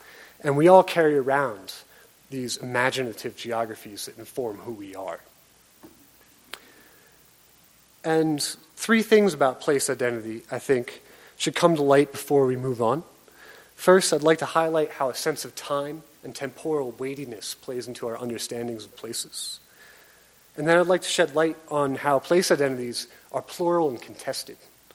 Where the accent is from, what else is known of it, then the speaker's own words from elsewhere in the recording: New York, United States; now in Kansas, United States; I grew up in New York. I thought I was going west when I moved to Kansas.